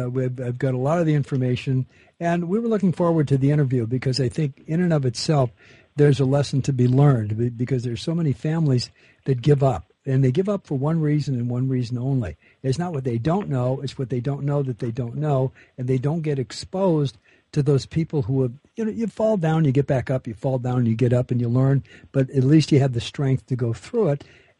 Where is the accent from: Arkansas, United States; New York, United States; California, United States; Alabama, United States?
California, United States; Los Angeles; I was raised in Los Angeles, so that was a time when there wasn't much about L.A. and the area that I didn't know about.